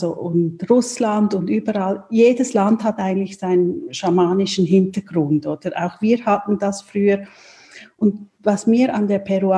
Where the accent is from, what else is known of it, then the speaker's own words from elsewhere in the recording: Switzerland; ich komme aus der Schweiz. Also in der Nähe von Basel wohne ich mit meiner Familie.